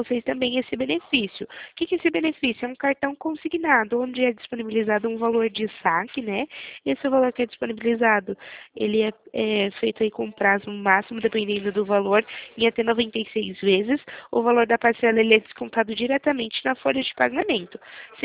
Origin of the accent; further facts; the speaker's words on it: Limeira, São Paulo, Brazil; Eu sou do interior de São Paulo. Limeira.